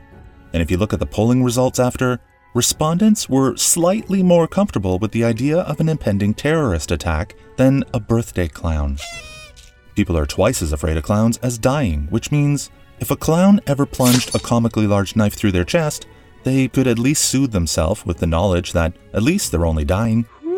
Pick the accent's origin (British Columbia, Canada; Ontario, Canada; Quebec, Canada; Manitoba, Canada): Ontario, Canada; Toronto; center of finance and business and entertainment, and also raccoons, which we call trash pandas, and my hometown.